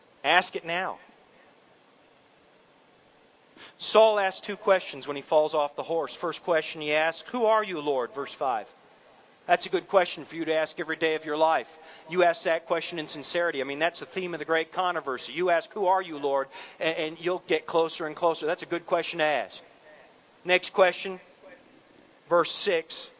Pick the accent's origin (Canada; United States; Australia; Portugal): Canada; I'm Canadian. We have premiers.